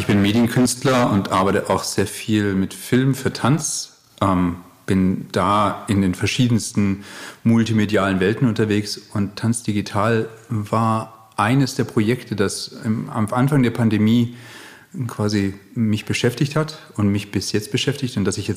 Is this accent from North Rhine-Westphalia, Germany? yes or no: no; Stuttgart, Baden-Württemberg, Germany; Ich komme aus Stuttgart, wo die Computerkunst vor 60 Jahren so en vogue wurde ganz langsam.